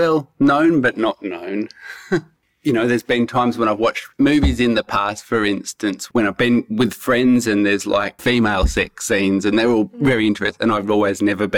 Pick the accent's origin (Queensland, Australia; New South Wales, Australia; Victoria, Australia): New South Wales, Australia; Perisher Valley; I grew up in the Snowy Mountains in Perisher Valley in a ski resort.